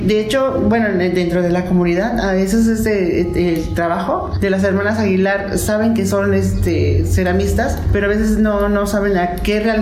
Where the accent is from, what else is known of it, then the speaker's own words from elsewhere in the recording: Ocotlán de Morelos, Oaxaca, Mexico; soy originaria de Ocotlán de Morelos, me dedico al barro policromado.